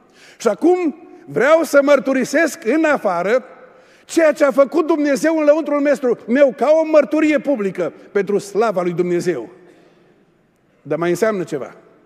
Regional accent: Oradea, Bihor County, Romania; noi nu suntem din aristocrație, noi nu suntem dintre bogătașii lumii, noi suntem de la Burzuc, de la Oradea

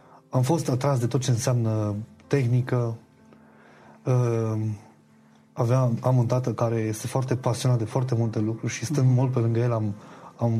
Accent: Arad, Arad County, Romania; Eu sunt deloc din Arad. Acum am 31 de ani

